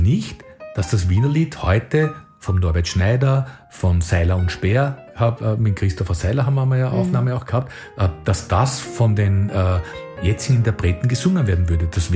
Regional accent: Hernals, Vienna, Austria; born there; Ich bin in Herrn Hals geboren, im göttlichen Heiland.

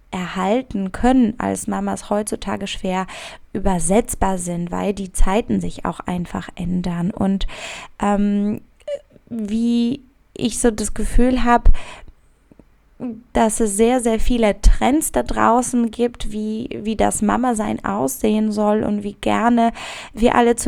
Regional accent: Szczecin, West Pomeranian Voivodeship, Poland; Also ich komme ursprünglich aus Stettin

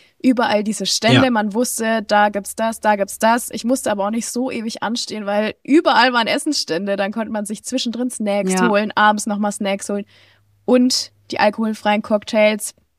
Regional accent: Naila, Bavaria, Germany; Also generell kommen wir aus dem Bezirk Coburghof und ich komme aus einer ganz kleinen Gemeinde, die heißt Naila.

